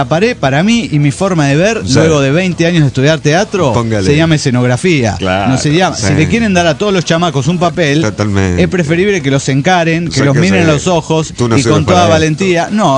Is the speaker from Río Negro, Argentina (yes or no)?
yes; Chichinales, Río Negro, Argentina; de Chichinales.